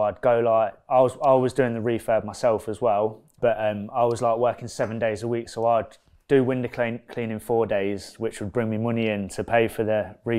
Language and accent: English; Leicester, East Midlands, United Kingdom; In a council estate in Leicester called Ayres Monsell.